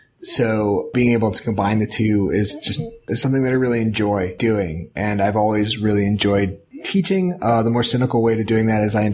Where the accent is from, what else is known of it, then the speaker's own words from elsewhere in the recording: Chicago, Illinois, United States; Yeah, I grew up in Chicago. I grew up in the Chicago suburbs and, I went away for school and, worked, in Boston for a while, but came back about 12 years ago.